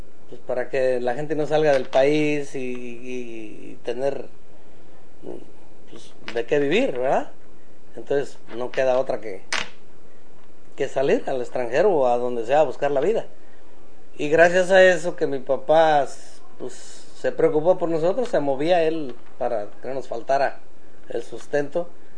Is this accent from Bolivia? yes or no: no; La Hierbabuena, Michoacán, Mexico; Yo nací en La Hierbabuena, Michoacán, México.